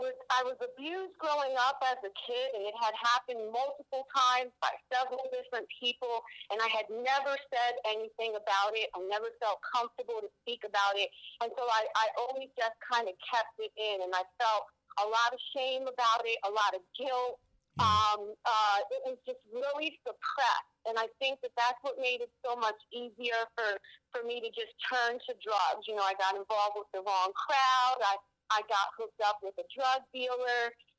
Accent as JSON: {"language": "English", "town": "Camden", "region": "New Jersey", "country": "United States", "tie": "born or raised there", "said": "Yeah, grew up, born and raised in Camden my whole life. I'm a project girl, so we moved around to several of the projects in the city."}